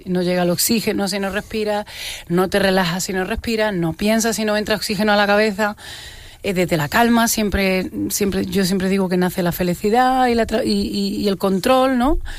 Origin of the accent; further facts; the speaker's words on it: Granada, Andalusia, Spain; also born or lived in Armilla; me he criado en Peñuela, me he criado en Armilla también, pero me he criado, nací en maternidad en Granada, en el centro de maternidad, de donde nacen la mayoría de los granadinos, o sea que soy granadina